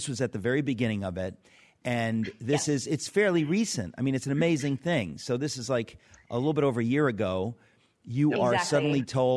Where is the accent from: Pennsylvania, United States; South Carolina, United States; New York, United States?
New York, United States; Queens; born there; You know, I was born in Queens